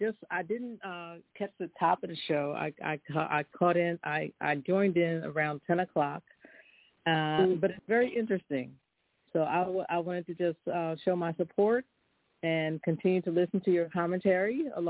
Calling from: Philadelphia, Pennsylvania, United States; calling from Philadelphia.

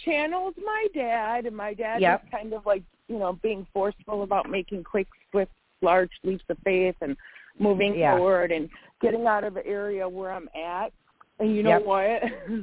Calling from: Illinois, United States; from Illinois.

